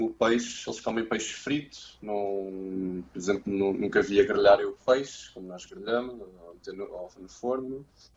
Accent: Portugal; E na Indonésia, quando nós dizemos que somos portugueses, eles ficam todos contentes.

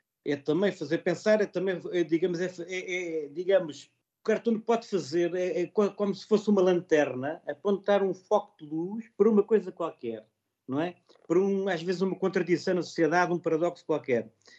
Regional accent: Alentejo, Portugal; eu estou a falar, eu sou alentejano, por exemplo, não é?

